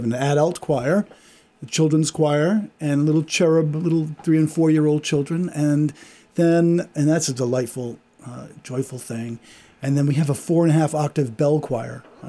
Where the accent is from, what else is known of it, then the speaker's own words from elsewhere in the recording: Pawtucket, Rhode Island, United States; I grew up in Pawtucket. In the St. John the Baptist parish, and mm-hmm. then my father and mother bought a house in Darlington